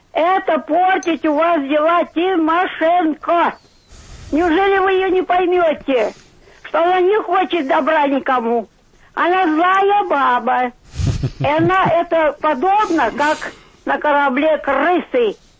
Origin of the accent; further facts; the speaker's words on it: Moscow, Russia; Я москвичка.